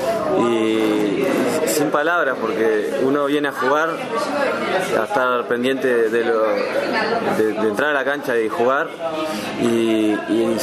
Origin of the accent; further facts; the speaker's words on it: Uruguay; Y como todo uruguayo, a ganar y garra